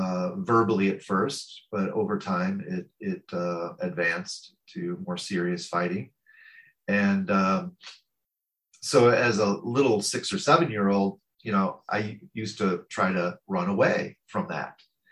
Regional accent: St. Louis, Missouri, United States; born there; So I'm American. I was born in the Midwest of the United States in a city called St. Louis.

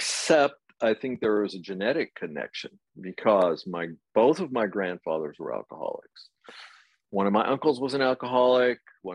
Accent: Amarillo, Texas, United States; moved away as an adult; now in Paris, France; I've lived in France now in Paris for 30 years. And I've lived in many places, but I grew up in Amarillo, Texas

